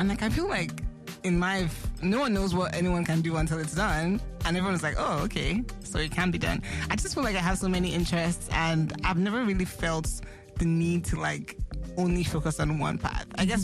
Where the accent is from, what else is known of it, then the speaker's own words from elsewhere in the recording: Lagos, Nigeria; also born or lived in Enugu State; now in United States; So I was born and raised in Lagos, but I'm from Enugu State.